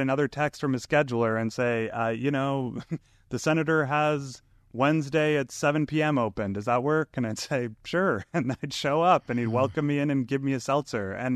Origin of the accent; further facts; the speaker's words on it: Massachusetts, United States; He obviously grew up in Michigan. I grew up in Massachusetts. We both had a lifetime of experiences of being the only Mormon in the room